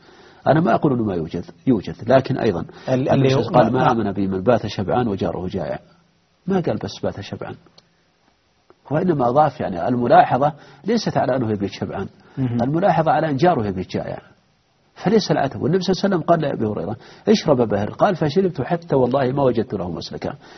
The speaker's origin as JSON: {"language": "Arabic", "town": "Buraydah", "region": "Al-Qassim", "country": "Saudi Arabia", "said": "أنا ألاحظ عندنا في القصيم في بريد"}